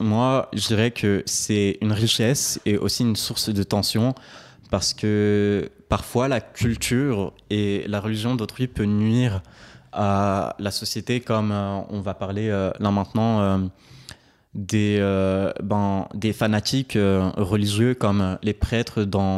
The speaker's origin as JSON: {"language": "French", "country": "Belgium", "tie": "born or raised there", "said": "je dirais directement que je suis belge, parce que la Belgique, c'est le pays où je suis né. C'est le pays qui m'a fait grandir"}